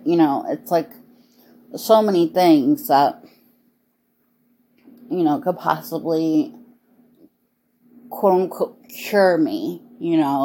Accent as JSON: {"language": "English", "country": "United States", "tie": "born or raised there", "said": "I was born and raised in America. Like, this is the life I know."}